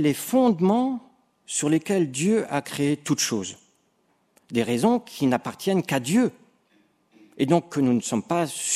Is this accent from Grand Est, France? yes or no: yes; Grand Est, France; also born or lived in Lunéville; now in Saint-Genis-Pouilly, France; je suis originaire d'Alsace.